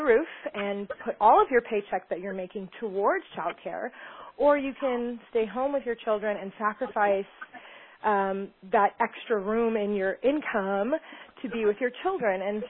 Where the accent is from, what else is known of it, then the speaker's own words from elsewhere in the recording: Orlando, Florida, United States; now in Dallas, United States; We're from Dallas, Texas, originally from Orlando, Florida. We now live in Dallas.